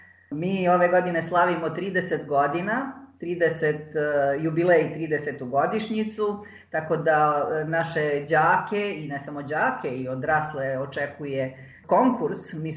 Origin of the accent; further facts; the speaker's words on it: Romania; Mi smo Srbi u Rumuniji koncentrisani u 3 županije, odnosno Arad, Timiš, Karaštevarin i nešto malo u Mehedincu.